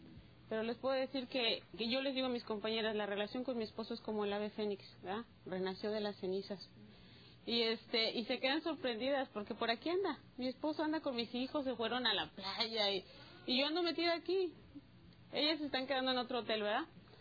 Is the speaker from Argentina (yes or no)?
no; Arizona, United States; soy una comedora compulsiva, soy de Arizona.